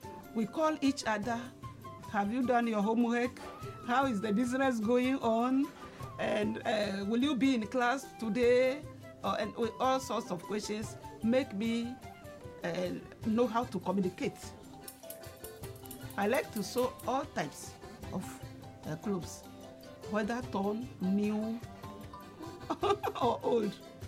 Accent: Peki, Volta, Ghana; I'm from Peki Avetile, the water region in Ghana.

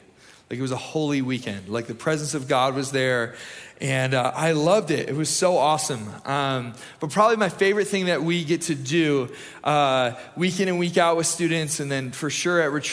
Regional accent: Michigan, United States; now in Tennessee, United States; I am originally from Michigan, and Michigan State is absolute garbage this year, so I am full on Tennessee Volunteer this fall.

